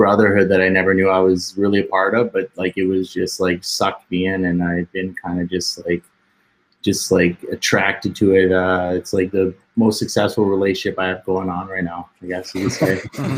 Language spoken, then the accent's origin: English; Windsor, Ontario, Canada; Sorry. I'm from Windsor, Ontario.